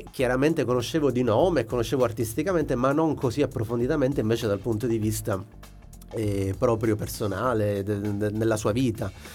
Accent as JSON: {"language": "Italian", "region": "Sicily", "country": "Italy", "tie": "born or raised there", "said": "io sono siciliano, nato e cresciuto con il mito appunto"}